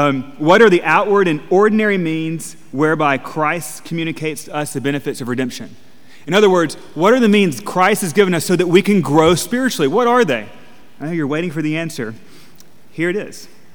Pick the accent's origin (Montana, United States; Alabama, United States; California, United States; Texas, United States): Alabama, United States; you know, I'm from Alabama, and we call it lettuce.